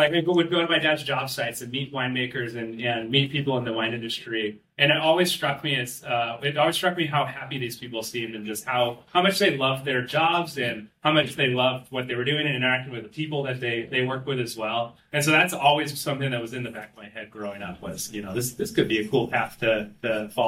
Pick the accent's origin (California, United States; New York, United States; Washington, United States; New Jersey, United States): California, United States; Santa Rosa; Yeah, I grew up in Santa Rosa up in Sonoma County.